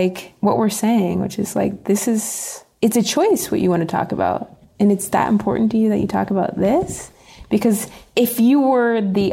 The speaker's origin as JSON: {"language": "English", "region": "Ohio", "country": "United States", "tie": "born or raised there", "said": "I grew up in Ohio"}